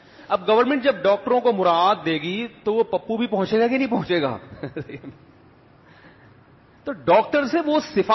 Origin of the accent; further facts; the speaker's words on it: Pakistan; مجھ سے پوچھیں گے، میں کہتا ہوں میں پاکستانی، تو کہیں گے ہم کیا جاپانی لگ رہے ہیں آپ کو شکل سے؟